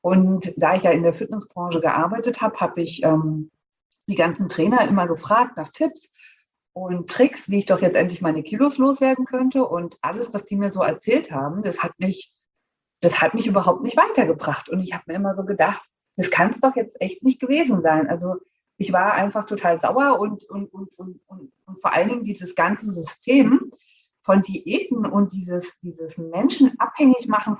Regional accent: Hesse, Germany; Ich bin 41 Jahre alt, alleinerziehende Mama aus der Nähe von Frankfurt.

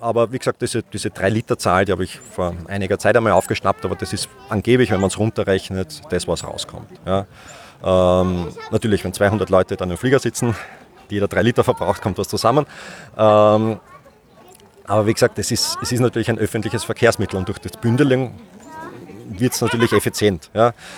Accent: Schwechat, Lower Austria, Austria; In Schwechat.

